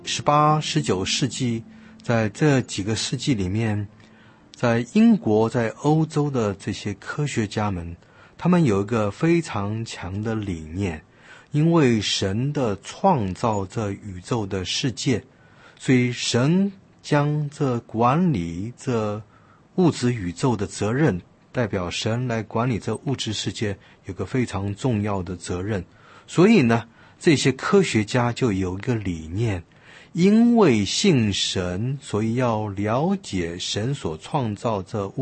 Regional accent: China; 我们中国人的所有的发明

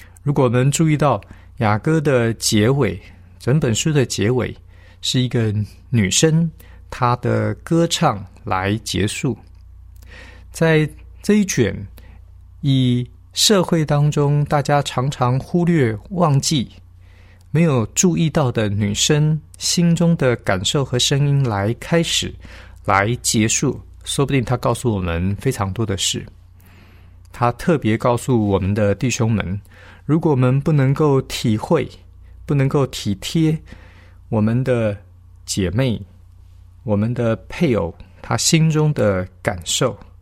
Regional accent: China; 有一点像我们中国人所说的苦中苦

